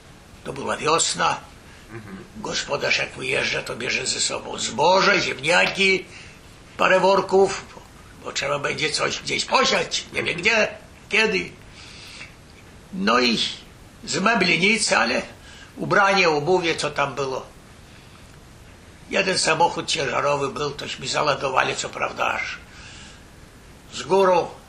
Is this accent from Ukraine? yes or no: no; Vilnius County, Lithuania; A resztę las, kiloneczki, rzeki, jeziora, takie same jak u nas na Wileszczyźnie.